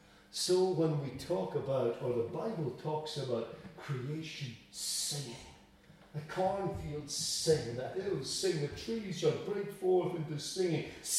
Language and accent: English; Scotland, United Kingdom; being a Scottish person, I don't have a problem singing the Flower of Scotland